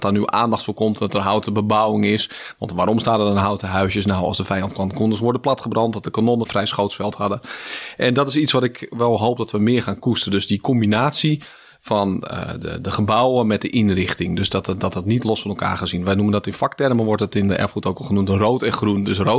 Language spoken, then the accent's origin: Dutch; Weesp, North Holland, Netherlands; ik een beetje uit een luie gemeente kom. Ik kom dus uit Weesp en daar zijn al heel veel monumenten. En Weesp staat ook al bekend als een monumentenstadje.